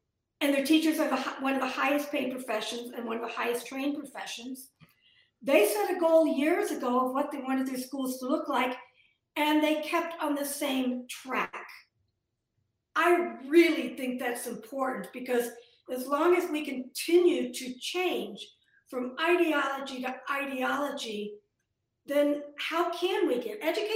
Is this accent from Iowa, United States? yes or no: yes; Iowa, United States; I'm from Iowa. Actually, my PhD is from University of Iowa, and I went to school there.